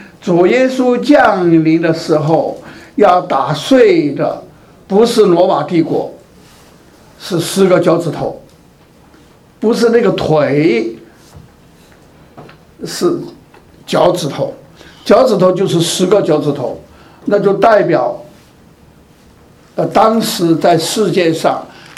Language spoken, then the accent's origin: Chinese; China